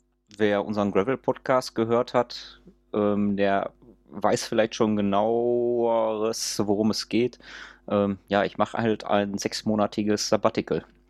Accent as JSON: {"language": "German", "country": "Germany", "said": "Also mein Heimatland besser kennenzulernen, weil klar, hier in der Region bei mir, im Ruhrpott, da fahre ich viel, da kenne ich viel."}